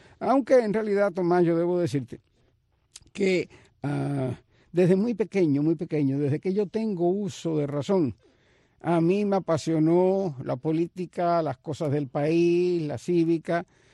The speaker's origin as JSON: {"language": "Spanish", "town": "Unión de Reyes", "region": "Matanzas", "country": "Cuba", "tie": "born there", "said": "Yo nací en el pueblo mejor del mundo, en Unión de Reyes, provincia de Matanzas."}